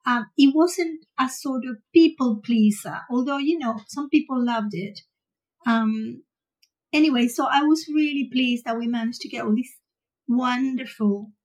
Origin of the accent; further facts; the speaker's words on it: Venezuela; I grew up in Venezuela, so I was surrounded by Latin music, salsa, you know